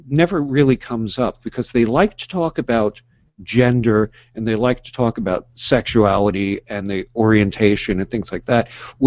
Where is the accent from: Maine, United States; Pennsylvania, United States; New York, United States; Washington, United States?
New York, United States; growing up on Long Island, we had a boat, we went skiing, we had a nice house